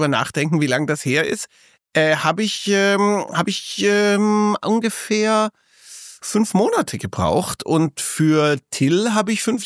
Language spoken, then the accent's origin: German; Austria; genau, wobei als Niederösterreicher komme ich nicht durch, aber zumindest als Österreicher